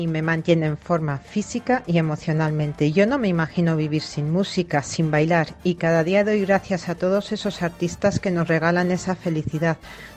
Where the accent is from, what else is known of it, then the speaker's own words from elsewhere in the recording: Spain; soy española.